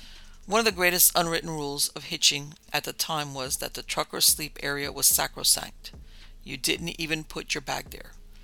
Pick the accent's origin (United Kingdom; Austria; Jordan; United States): United Kingdom; Newcastle, North East England; I'm a Brit. One trip, I was hitching from Newcastle, my hometown, to the south of France.